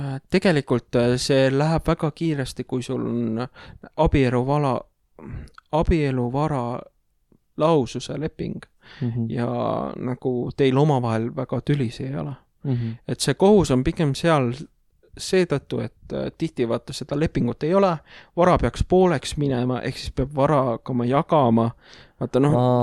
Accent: Tallinn, Harju County, Estonia; piirkond, kus ma olen Mustamäelt, on Sääse

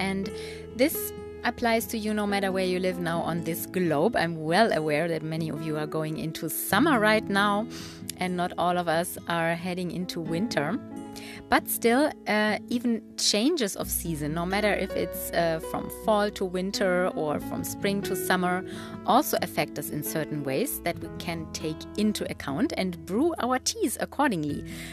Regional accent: Germany; moved away; So I'm from Germany. I don't even know if I have ever mentioned this here on the podcast. I mean, I don't live in Germany since many, many years, but I have been brought up there and I was born there and grew up there.

